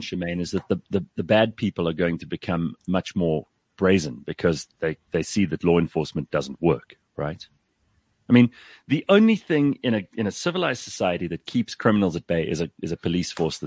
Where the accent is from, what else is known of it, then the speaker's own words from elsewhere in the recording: Durban, KwaZulu-Natal, South Africa; but the police are overwhelmed in my hometown. The six SANDF personnel that they sent to Durban North are overwhelmed.